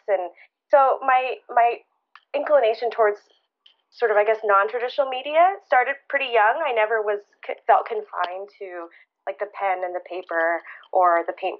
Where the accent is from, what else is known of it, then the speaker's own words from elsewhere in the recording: Houston, Texas, United States; first language Vietnamese; English is a second language; Yes, yeah, so my first language was Vietnamese, and I actually didn't learn, because my mom didn't speak it, but I didn't really learn English until I was in pre-K.